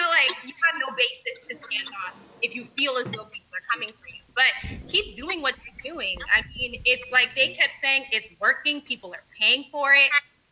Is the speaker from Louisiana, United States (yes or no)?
no; Nevada, United States; me growing up in Nevada, the culture shock family